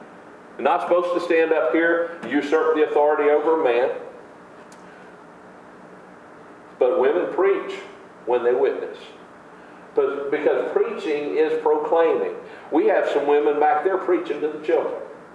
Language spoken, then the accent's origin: English; Polk County, United States; I grew up here in Polk County, and to me it's amazing that I preached in more states on the west side of the Mississippi than I have on the east side.